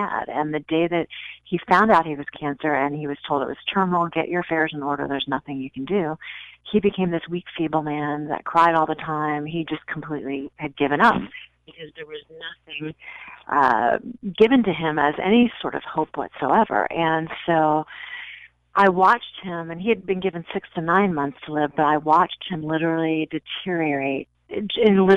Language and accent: English; Virginia, United States; also born or lived in Houston, United States / Florida, United States / Charlotte, United States; I'm from all over the place. I grew up in Virginia. I spent about 10 years in Florida. I spent some time in Charlotte. Was born in Houston, so I'm kind of from all over the place.